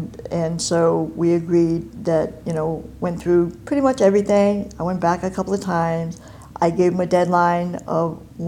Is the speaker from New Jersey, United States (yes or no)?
no; Meriden, Connecticut, United States; In Meriden, Connecticut. I grew up in Meriden, Connecticut. Went to the schools in Meriden as well.